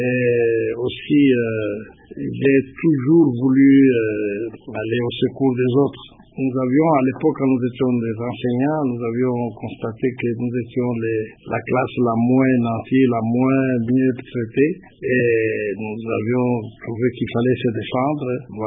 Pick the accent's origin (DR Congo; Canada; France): DR Congo; Koro, Katanga; Moi, je suis né au Katanga, plus particulièrement à Koro, au nord du Katanga. Et je suis né il y a 70 ans